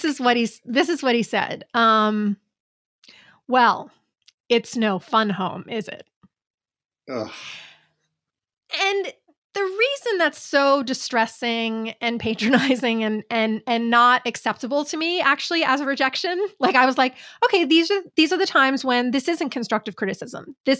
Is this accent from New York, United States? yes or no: yes; New York, United States; I grew up in New York